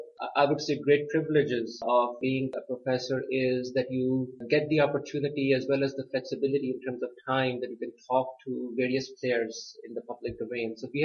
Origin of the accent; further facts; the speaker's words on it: Pakistan; moved away as an adult; now in United States; I grew up in Pakistan. I did my high school from Pakistan and then came to the U.S. for college.